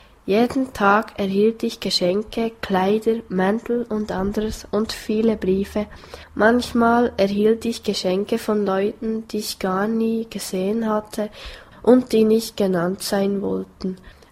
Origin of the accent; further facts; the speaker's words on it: Gabon; moved away as an adult; So kam ich 1963 nach New York. Bei Vorstellungen sagte ich, ich komme aus Gabun.